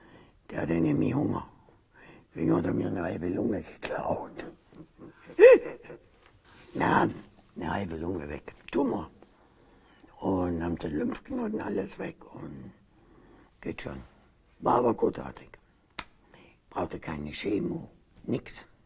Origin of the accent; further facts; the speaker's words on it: East Germany, Germany; auf dem Dorf groß geworden. War nicht schlecht. Ich meine, es ist nicht alles schlecht gewesen, was bei uns im Osten war.